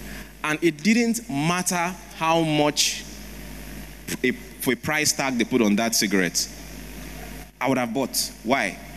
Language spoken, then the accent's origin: English; Lagos, Nigeria; we grew up in Lagos, Surulere, that time